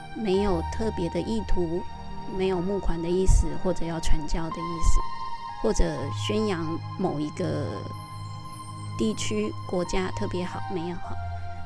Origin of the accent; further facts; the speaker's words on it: Taiwan; now in Thailand; 那我本身是台湾人，那我人在泰国